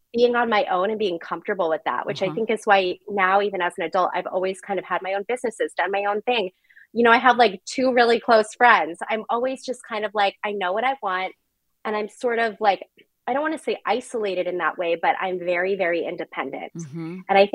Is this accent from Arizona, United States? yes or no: yes; Phoenix, Arizona, United States; now in San Diego, United States; So I grew up in Phoenix, Arizona.